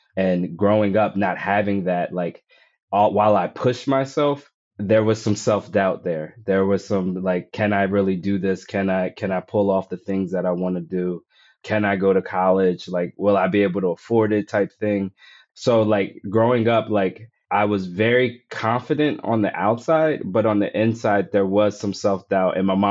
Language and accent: English; Wilmington, Delaware, United States; now in Los Angeles, United States; So I'm from Wilmington, Delaware. I'm not an LA guy. Like you were saying, my wife kind of brought me to LA. The story starts in Wilmington. I was raised by my mom.